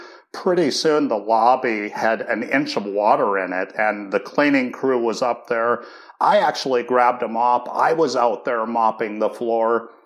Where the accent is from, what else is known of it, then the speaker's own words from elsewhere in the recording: Duluth, Minnesota, United States; You know, I grew up in Duluth, Minnesota. I was one of six kids